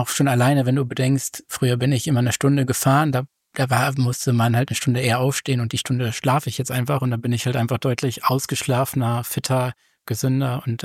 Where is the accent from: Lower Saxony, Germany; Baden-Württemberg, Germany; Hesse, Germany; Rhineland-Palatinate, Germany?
Lower Saxony, Germany; Braunschweig; Also ich bin 36 Jahre alt, ich komme aus Braunschweig